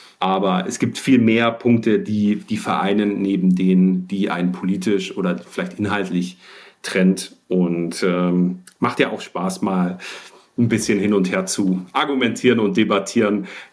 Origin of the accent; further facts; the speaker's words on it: Bavaria, Germany; born there; Ich bin ja gebürtiger Bayer